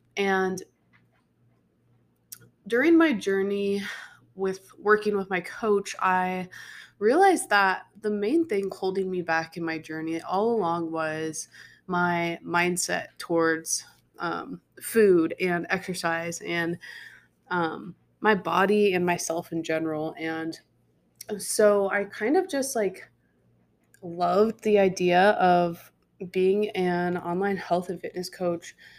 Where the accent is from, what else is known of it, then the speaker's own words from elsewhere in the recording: Nebraska, United States; I was born and raised in Nebraska, you know, got all that corn and everything else that you like to tell everyone about.